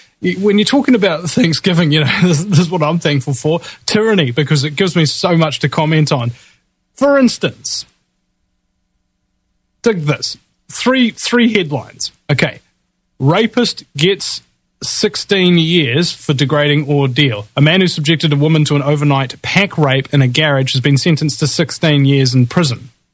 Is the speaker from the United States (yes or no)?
no; New Zealand